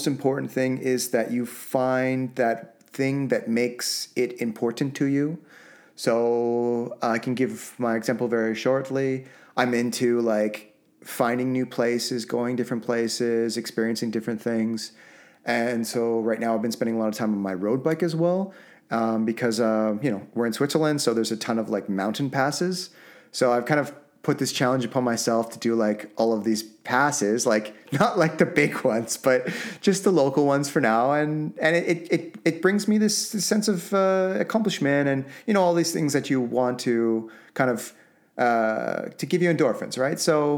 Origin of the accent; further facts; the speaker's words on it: Vancouver, British Columbia, Canada; like growing up in Vancouver, watching all these guys on the North Shore and elsewhere